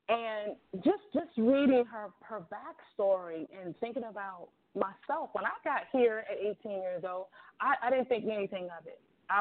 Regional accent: Maryland, United States; this young lady was from my home state, which is Maryland, and not only just that, she was from the same county, which is PG County.

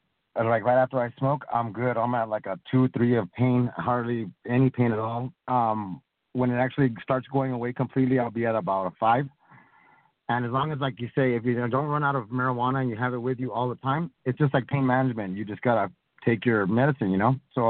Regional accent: Texas, United States; I was raised here in Texas where, and also, in the 80s, where they would just say no to drugs.

